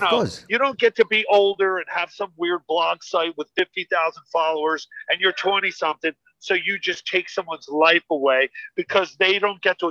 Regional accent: New Jersey, United States; I grew up in New Jersey. I grew around a lot of people in New York.

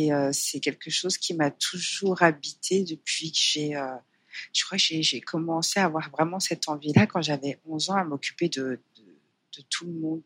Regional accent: Comoros; C'est peut-être que je suis comorienne.

